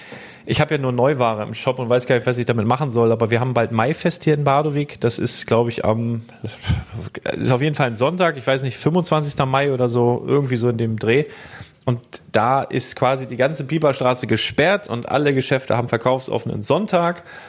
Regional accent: Germany; ich komme aus Deutschland.

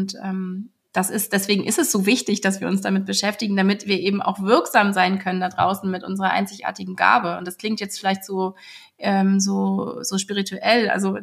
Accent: Germany; ich als deutsche Mitbürgerin

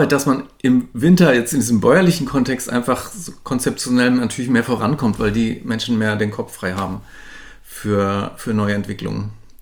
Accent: Southern Germany, Germany; born there; now in Northern Germany; gebürtig in Süddeutschland, aber ich wohne in Norddeutschland seit über 30 Jahren, komme nicht vom Hof.

